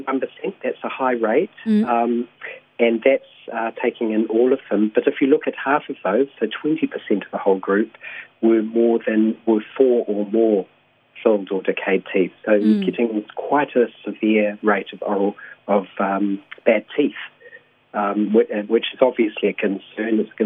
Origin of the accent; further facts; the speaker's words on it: Auckland, New Zealand; also born or lived in England; Kia ora, I'm from England originally. I was brought up in Auckland and trained as a paediatrician.